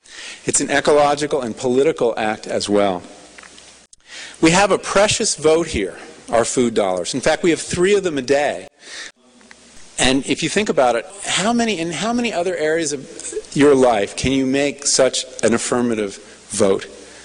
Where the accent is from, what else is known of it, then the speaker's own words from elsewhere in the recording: New England, United States; I'm from New England, and I tried very hard to eat locally there, and there is a lot you can do for half the year.